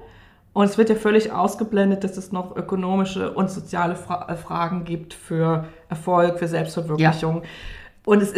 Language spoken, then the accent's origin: German; East Germany, Germany; Ich komme aus der DDR und ich war 9, als die Mauer gefallen ist.